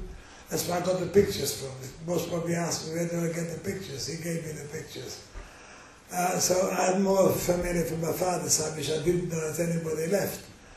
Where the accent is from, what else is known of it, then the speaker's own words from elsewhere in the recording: Romania; moved away; Right, as Rabbi said, I was born in Romania, in a very Hasidic family. I had long pious as a kid, brought up very Hasidic way.